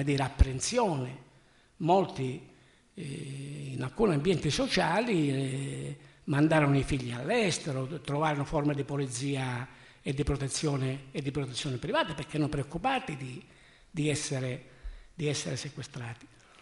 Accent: Calabria, Italy; also born or lived in Turin; Io, quando avevo qualche anno più di voi, non avendo la mia terra, la Calabria, un'università, andai a studiare a Torino

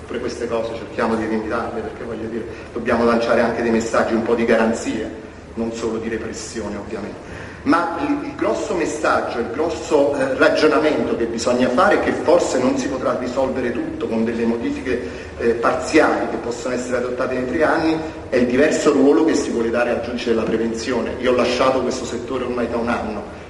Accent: Naples, Campania, Italy; Allora io per sfizio, sono napoletano, scusate il termine

